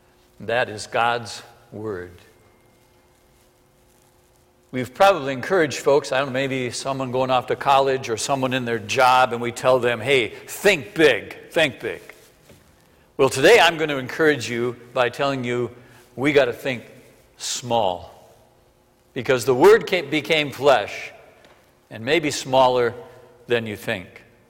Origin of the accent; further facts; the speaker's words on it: Minnesota, United States; pretty much stay in Iowa now, except for occasions like this, come to Minnesota, my home state.